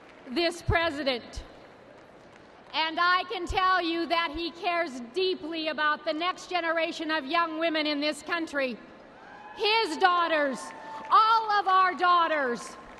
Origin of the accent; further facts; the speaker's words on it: Anaconda, Montana, United States; I grew up in Anaconda, Montana. It is in the heart of the state's mining country. My dad worked at the copper smelter.